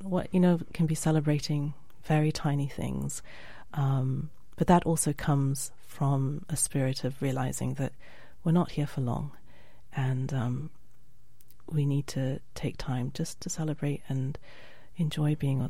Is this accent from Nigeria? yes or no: yes; Nigeria; growing up in Nigeria, there were sort of various rituals of life in a way